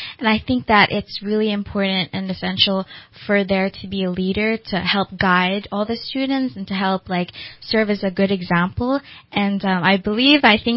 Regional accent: Dubai, United Arab Emirates; born or raised there; English is a second language; now in California, United States

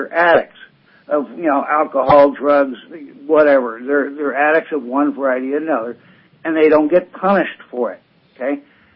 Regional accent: Santa Rosa, California, United States; Hey, I came from the Bay Area, I came from Santa Rosa.

